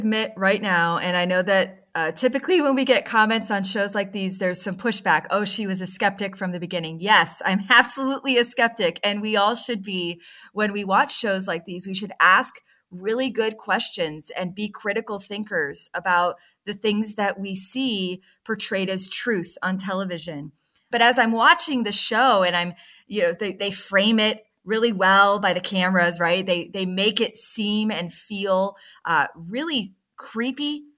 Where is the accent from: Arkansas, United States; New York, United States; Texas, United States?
Texas, United States; When I was growing up in Texas, there was something called a chupacabra